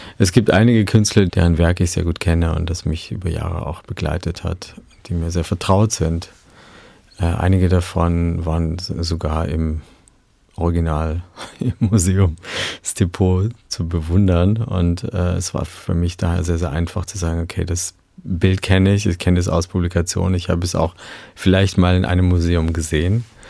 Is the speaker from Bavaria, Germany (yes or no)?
no; Dresden, Saxony, Germany; Und begann mit meiner Kindheit in Dresden